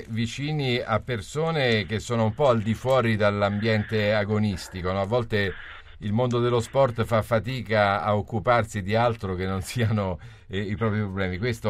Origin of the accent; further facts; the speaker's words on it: Abruzzo, Italy; anche l'Abruzzo è la mia patria.